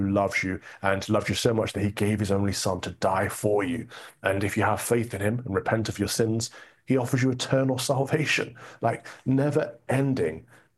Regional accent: United Kingdom; particularly in America and in my home country, Great Britain, where we have the Church of England, which has been the predominant Christian denomination for the last 500 years.

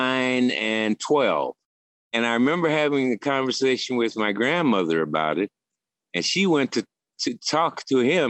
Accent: New Orleans, Louisiana, United States; now in Chicago, United States; people who were started out living and born and raised in New Orleans and ended up in the Windy City, freezing our butts off in the winter

